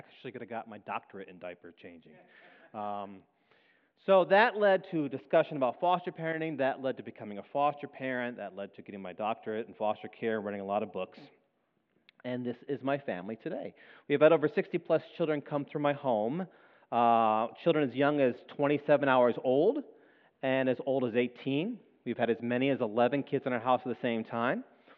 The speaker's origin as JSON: {"language": "English", "region": "Michigan", "country": "United States", "tie": "born or raised there", "said": "So I grew up in Michigan, met my wife from Australia."}